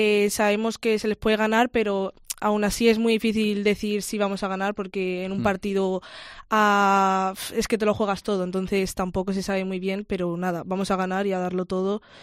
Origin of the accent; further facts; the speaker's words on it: Alicante, Valencian Community, Spain; now in Zaragoza, Spain; No, soy de Alicante.